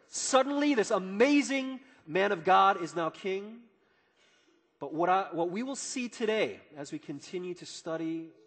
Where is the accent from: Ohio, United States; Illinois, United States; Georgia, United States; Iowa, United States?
Illinois, United States; Chicago; growing up in Chicago, you know, I'm watching the Chicago Bulls and stuff